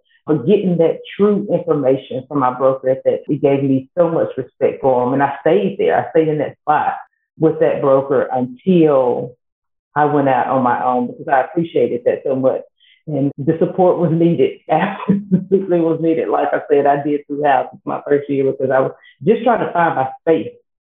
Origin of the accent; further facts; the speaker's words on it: Jackson, Mississippi, United States; now in Madison, United States; from Jackson, Mississippi. I live in the suburbs of Jackson in Madison.